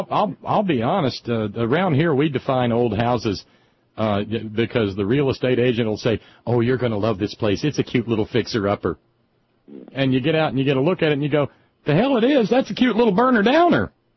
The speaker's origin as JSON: {"language": "English", "region": "Alabama", "country": "United States", "tie": "born or raised there", "said": "I mean, I grew up in Alabama, and that's a house on the street."}